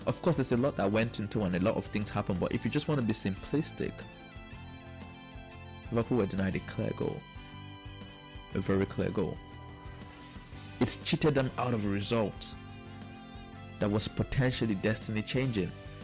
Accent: Nigeria; I am Nigerian

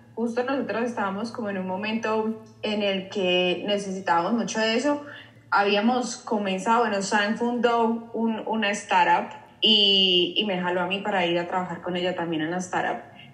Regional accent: Colombia; yo soy colombiana y Sang es vietnamita, o sea, nosotras no somos mexicanas, pero nos conocimos en México y ya llevamos, Sang lleva ya casi 6-7 años viviendo en México y yo estuve viviendo

